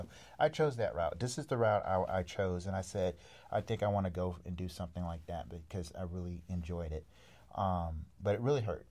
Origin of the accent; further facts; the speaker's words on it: Germany; Yeah, they used to call me … But yeah, and then I went to Germany. I grew up in Germany.